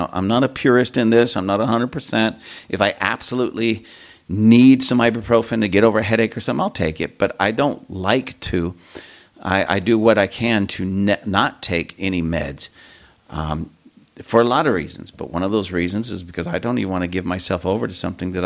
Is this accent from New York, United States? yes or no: no; California, United States; now I grew up in California, but again, my family was from, you know, like Arkansas, Missouri. It wasn't Missouri, Missouri, Oklahoma, and that part of the country.